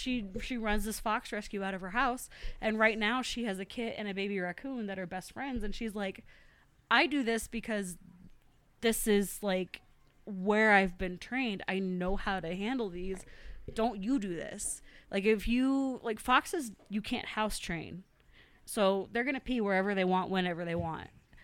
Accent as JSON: {"language": "English", "region": "Texas", "country": "United States", "tie": "born or raised there", "said": "when I grew up in Texas, they would have the tiger show at the State Fair of Texas."}